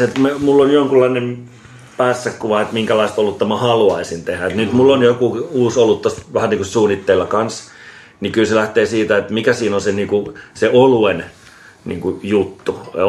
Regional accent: Vantaa, Uusimaa, Finland; also born or lived in Eastern Finland / Espoo; Joo, mä Vantaalta kotoisin ja sitten asunut jonkun aikaa tuolla Itä-Suomessa ja Espoossa. Ja muutellut vähän sinne tänne.

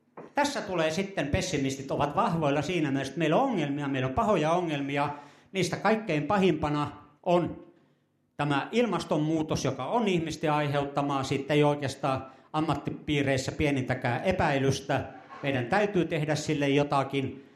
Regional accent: Kemi, Lapland, Finland; 50 vuotta sitten, 55 vuotta sitten, kun olin pikkupoika Kemissä

